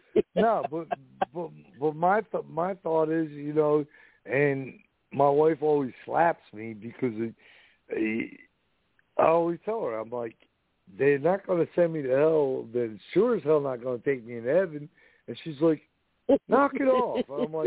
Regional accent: New Jersey, United States; moved away as an adult; I grew up, was born and raised in New Jersey, and I moved down here in 07, and I love it.

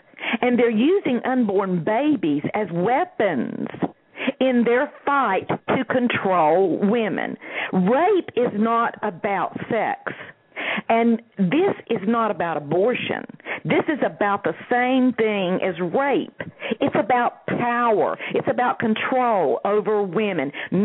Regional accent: North Carolina, United States; Yes, I'm from North Carolina.

